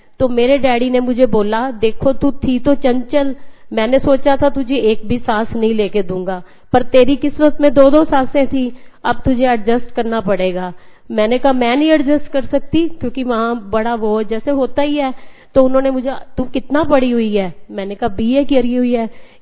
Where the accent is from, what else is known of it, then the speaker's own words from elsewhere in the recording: Fatehabad, Haryana, India; also born or lived in Sirsa; मैं फतेहाबाद से बिलोंग करती हूँ, फतेहाबाद की बेटी हूँ।